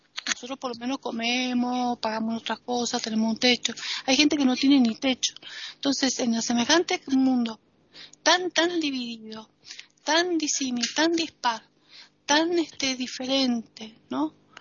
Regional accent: Argentina; now in Spain; yo, de como argentina, como latinoamericana, como extranjera

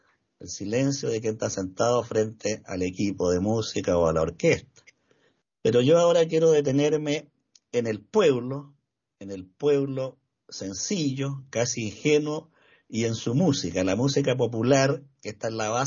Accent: Chile; Y aquí en Chile, el folclore, por desgracia, no se oye, ni en las radios, ni menos en la televisión. En mi país, yo diría que hay 3 zonas de folclore.

